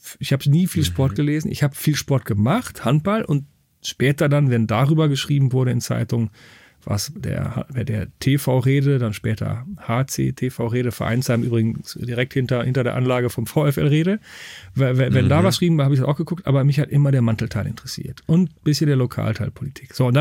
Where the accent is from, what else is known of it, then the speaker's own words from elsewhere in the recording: Rehden, Lower Saxony, Germany; Also ich bin in Rehde aufgewachsen, ein paar hundert Meter weg vom VfL Rehde, aber sozusagen schon im ersten Baugebiet, das da direkt da dran angrenzt, mehr oder weniger.